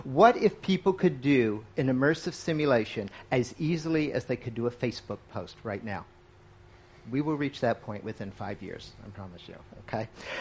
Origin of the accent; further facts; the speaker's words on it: Midwest, United States; I grew up in the Midwest of America, okay?